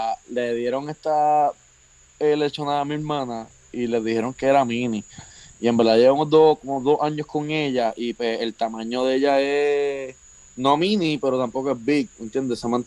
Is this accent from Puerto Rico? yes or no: yes; Puerto Rico; O sea, como somos los otros puertorriqueños.